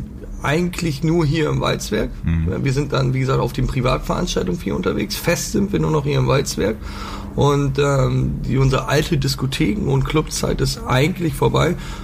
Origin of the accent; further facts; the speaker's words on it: Northern Germany, Germany; Ja, also ich komme oben aus dem Norden. Vielleicht hört man das auch ein bisschen.